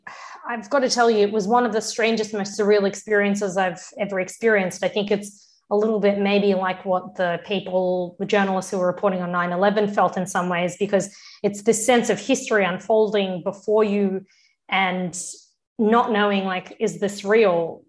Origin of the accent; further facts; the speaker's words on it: Chernivtsi, Chernivtsi Oblast, Ukraine; now in Australia; So I was born in Ukraine in a town called Chernivtsi, which is now known as Chernivets. My family and I were from that region and around that region. Certainly that was where I grew up. I then moved to Australia in the classic 1992 brain drain